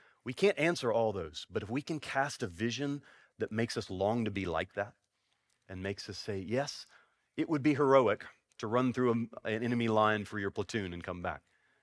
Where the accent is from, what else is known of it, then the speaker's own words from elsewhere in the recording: Franklin, West Virginia, United States; a funeral home in Franklin, West Virginia. This is my hometown.